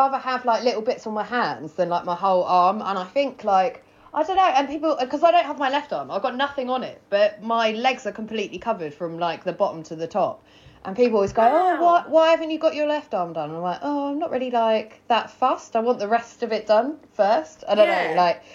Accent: Worthing, South East England, United Kingdom; also born or lived in London / Wales / Greece; I grew up in Worthing.

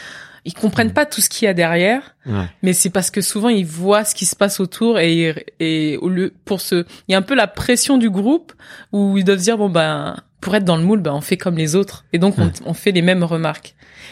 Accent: Versailles, Île-de-France, France; jouant avec mes voisins dans le parc du château de Versailles. C'est là où j'ai grandi. Ça a été un privilège.

